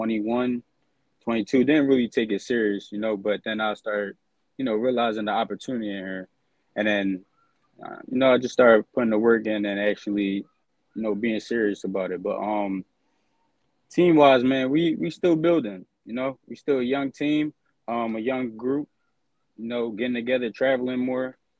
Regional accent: Philadelphia, Pennsylvania, United States; So I'm from Philly. We located South Philly.

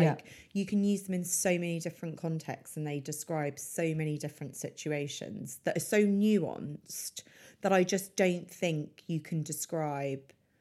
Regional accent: United Kingdom; because we're all British and we wouldn't have let it carry on for like too long.

